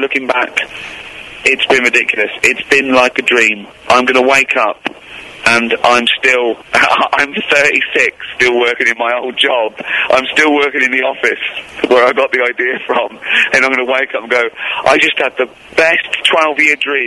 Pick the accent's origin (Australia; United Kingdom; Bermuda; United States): United Kingdom; That's me being British. That's how we think.